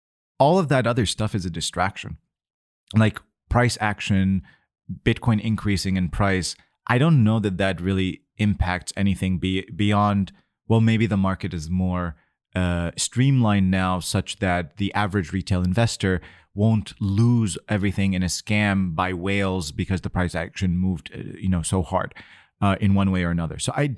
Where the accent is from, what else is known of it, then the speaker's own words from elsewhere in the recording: United States; I mean, as an American, I feel like it's a good spirit of I'm ready.